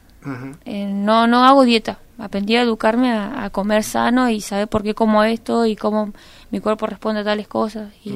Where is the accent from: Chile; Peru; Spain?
Chile; yo me vine con mis papás de Chile